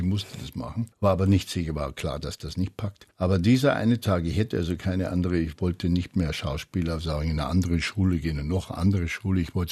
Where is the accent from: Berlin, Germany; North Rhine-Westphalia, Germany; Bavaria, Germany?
Bavaria, Germany; accent: Bavarian; man hat mir geraten, das zu tun wegen meinem bayerischen Akzent